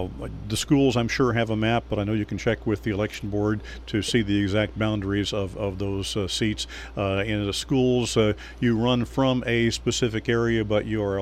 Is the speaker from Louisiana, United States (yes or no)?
no; Illinois, United States; Growing up in Illinois, I understand and deer hunting